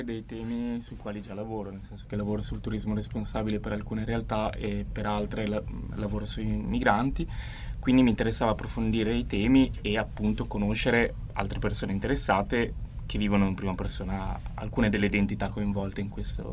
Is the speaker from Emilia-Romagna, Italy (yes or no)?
yes; Bologna, Emilia-Romagna, Italy; da bolognese sono stato veramente pochissime volte in Appennino